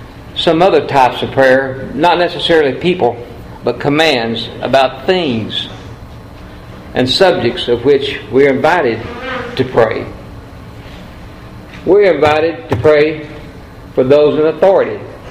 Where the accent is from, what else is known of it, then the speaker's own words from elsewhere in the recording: Lampasas, Texas, United States; moved away as an adult; now in Austin, United States; I lived in Lampasas. I grew up in Lampasas. And until I was about, I graduated there, until I was about 25 or 6 or something like that. And then I moved to Austin.